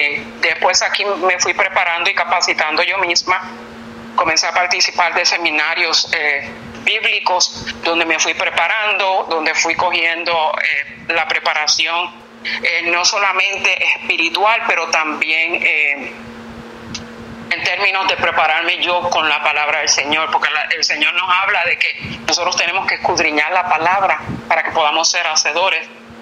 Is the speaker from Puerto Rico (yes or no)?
yes; Puerto Rico; allá en Puerto Rico, en mi país natal